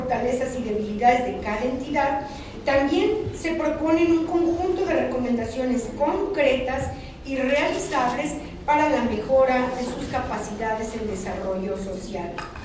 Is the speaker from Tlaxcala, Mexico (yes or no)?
yes; Tlaxcala, Mexico; podamos hacer también una presentación allá en mi tierra, en Tlaxcala